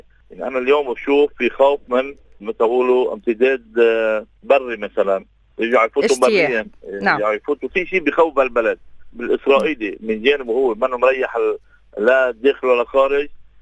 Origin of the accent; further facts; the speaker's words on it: Lebanon; نحن كلبنانيين